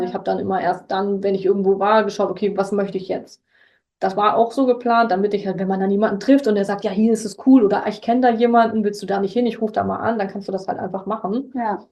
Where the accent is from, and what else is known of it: Hamburg, Germany; born or raised there